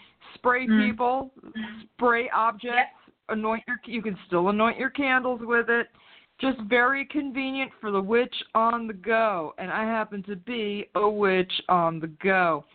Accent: Brooklyn, New York, United States; born there; It's a New York thing, it's in my DNA. I was born in Brooklyn.

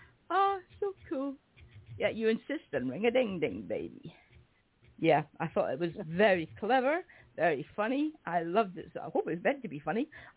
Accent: Scotland, United Kingdom; accent: Scottish-Spanish; Somebody's laughing at my accent, I see. Scottish-Spanish accent doesn't sound so good.

